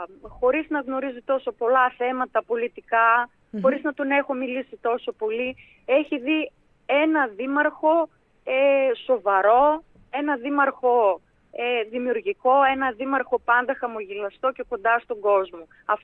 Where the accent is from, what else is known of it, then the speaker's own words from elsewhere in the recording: Bulgaria; first language Greek; Και τα ελληνικά, η οποία είναι μητρική μου γλώσσα, άσχετα που έχω μεγαλώσει στη Βουλγαρία.